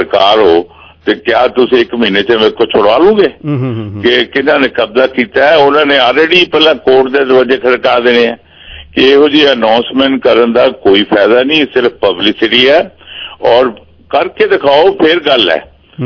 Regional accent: Punjab, India; also born or lived in Delhi; ਮੈਂ ਵੀ ਪੰਜਾਬੀ ਹਾਂ, ਹਾਲਾਂਕਿ ਮੇਰੀ ਕਾਫੀ ਜ਼ਿੰਦਗੀ ਦਿੱਲੀ ਰਹੀ ਹੈ।

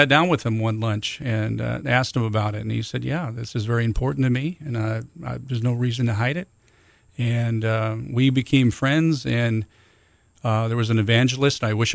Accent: Cannon Falls, Minnesota, United States; I grew up in a small farm community in Minnesota. Cannon Falls was the name of the town, and had a great experience growing up there.

